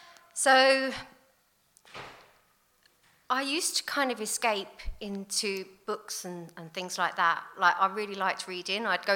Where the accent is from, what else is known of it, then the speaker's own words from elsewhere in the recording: Enfield, London, United Kingdom; I come from a large family. I come from Enfield originally, which is North London, and I don't come from the nice bit. It is like, you know, proper council estate. It's full of drugs, full of violence, crime.